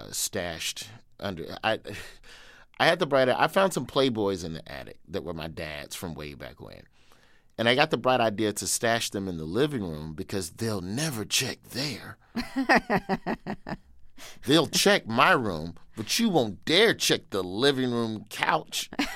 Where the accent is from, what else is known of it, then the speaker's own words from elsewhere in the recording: Birmingham, Alabama, United States; moved away as an adult; So I grew up in Birmingham, Alabama, on the west side. The neighborhood is called West End. Zip code 35211, one of the worst zip codes in the city in terms of crime statistics at the time.